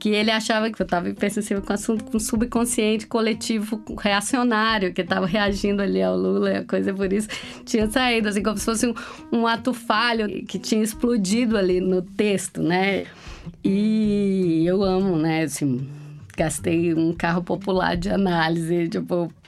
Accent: Canindé, Ceará, Brazil; now in São Paulo, Brazil; Na verdade, eu sou do sertão do Ceará, eu sou de uma cidade chamada Canindé.

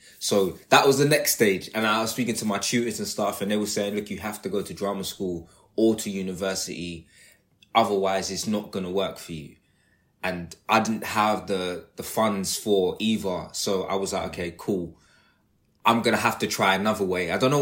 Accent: London, United Kingdom; now in Bristol, United Kingdom; where I grew up in London, it's just going through a mad, like, gentrifying project at the moment. So everything that I knew in London has been changed.

